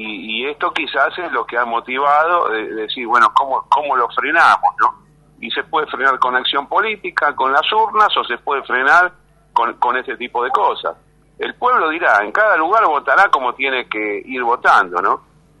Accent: Buenos Aires, Argentina; Yo que vengo de Buenos Aires les digo, son todos espectaculares.

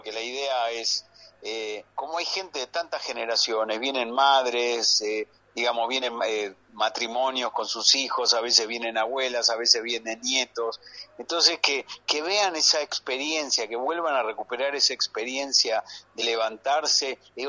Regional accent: Argentina; Es un recorrido por la vida de todos nosotros como argentinos

